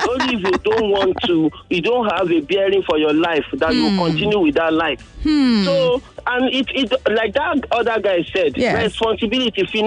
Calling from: Ikorodu, Lagos, Nigeria; I'm calling from Ikorodu.

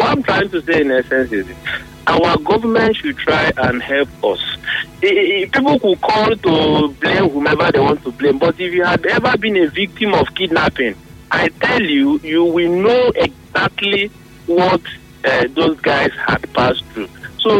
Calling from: Port Harcourt, Rivers, Nigeria; I'm calling from Port Harcourt.

